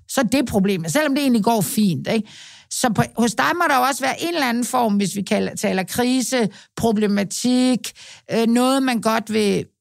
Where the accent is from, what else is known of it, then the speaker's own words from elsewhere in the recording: Jutland, Denmark; fordi jeg er jyde